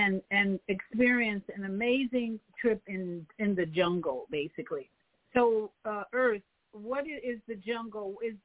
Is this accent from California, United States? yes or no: no; Chicago, Illinois, United States; And I'm from Chicago. I was born and raised in Chicago